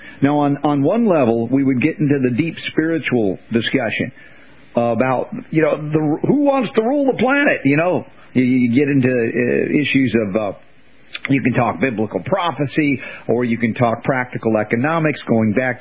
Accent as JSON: {"language": "English", "country": "United States", "said": "As an American, there are things that I don't like about what has happened to the government of the United States"}